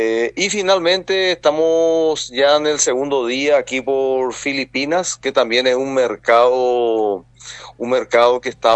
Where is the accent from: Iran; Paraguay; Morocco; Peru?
Paraguay; como paraguayos debemos sentirnos orgullosos